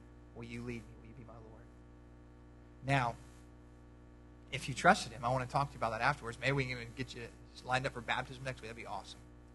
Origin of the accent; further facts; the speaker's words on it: United States; I think that's a great thing because I'm an American and we should do that.